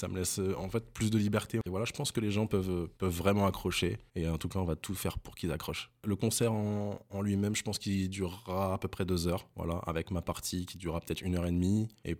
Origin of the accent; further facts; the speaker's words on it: Dreux, Centre-Val de Loire, France; also born or lived in Versailles; Je suis droué depuis mon troisième jour, quoi. Je suis né à Versailles, après, mes parents habitent à Dreux